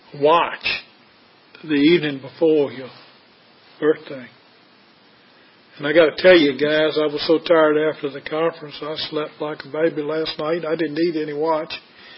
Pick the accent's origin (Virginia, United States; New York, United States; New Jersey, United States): Virginia, United States; Richmond; I'm from Richmond, Virginia.